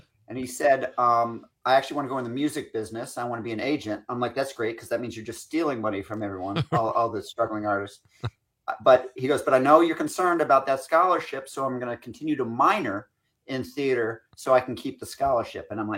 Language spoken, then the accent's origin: English; Scotland, United Kingdom; I'm Scottish, so I even didn't give him any money because I said, you have to learn the hard way, you know?